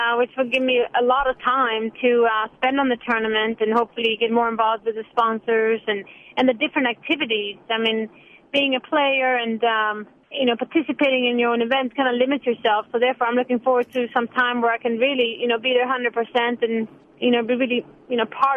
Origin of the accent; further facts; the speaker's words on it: Florida, United States; it's in Florida, my home state